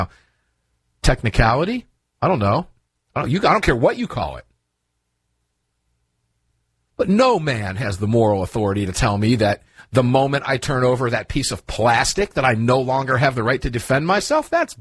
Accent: Florida, United States; now in Georgia, United States; When I live here, they trust me when I'm a foreigner. I'm from Florida, and I'm trusted more than I am when I'm a state resident.

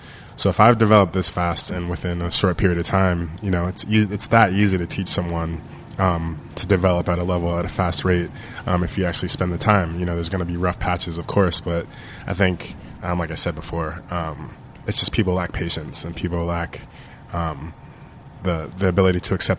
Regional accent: New York City, New York, United States; moved away as an adult; now in New Orleans, United States; I'm from New York City originally.

